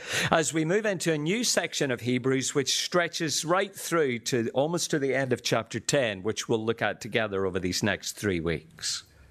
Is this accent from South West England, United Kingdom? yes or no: no; Northern Ireland, United Kingdom; now in Australia; I am Northern Irish. I am Irish. I am British. I am Australian. So I'm confused most of the time, except when the rugby is on.